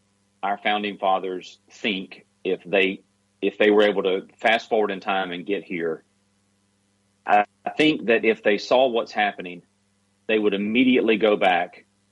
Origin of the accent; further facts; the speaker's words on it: Georgia, United States; I'm a redneck from South Georgia. Grew up in a mobile home park.